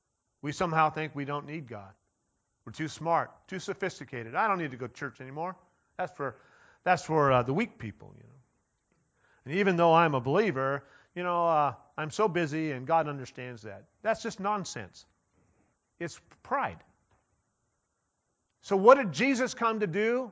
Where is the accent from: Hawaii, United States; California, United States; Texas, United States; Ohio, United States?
California, United States; Ukiah; I grew up in Ukiah, and it was always big time. You know, go to the county fair.